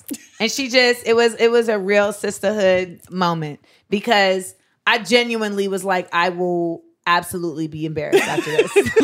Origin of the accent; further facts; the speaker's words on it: Grenada; Well, you're Liberian. I'm from Grenada.